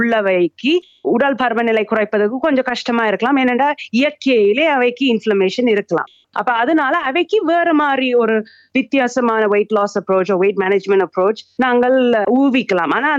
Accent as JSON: {"language": "Tamil", "country": "Singapore", "tie": "born or raised there", "also_born_or_lived": "Sri Lanka / Australia", "said": "நான் வந்து பிறந்தது ஸ்ரீலங்கால, ஆனா நான் அங்க வளரல, சிங்கப்பூர்லயும் மெல்பர்ன்லயும் தான் நான் பெரும்பாலும் வளர்ந்தேன்."}